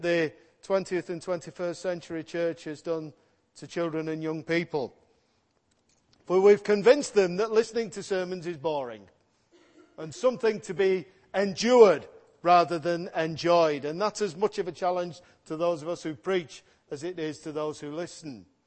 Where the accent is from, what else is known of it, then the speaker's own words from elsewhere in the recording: Liverpool, North West England, United Kingdom; but you know, I'm from Toxteth.